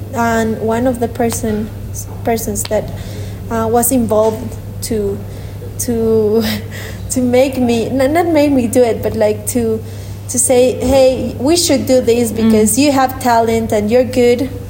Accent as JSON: {"language": "English", "country": "Spain", "second_language": "English", "moved": "yes", "lives_now": "Bolivia", "said": "I came from Spain to Bolivia to open a restaurant. It was my dream, you know."}